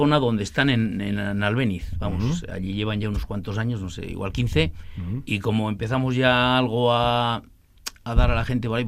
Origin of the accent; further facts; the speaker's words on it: Ordoñana, Basque Country, Spain; born there; yo en principio nací en Ordoñana. Ajá. Tuve unos años en Ordoñana. Cuando me casé en Albéniz. Uh-huh. Tuve en Albéniz, no sé cuánto, igual unos 15 años.